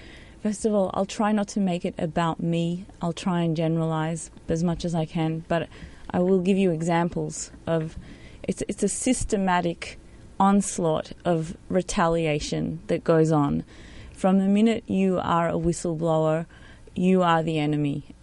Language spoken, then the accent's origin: English; Australia; I am from Australia. I'm on a work visa.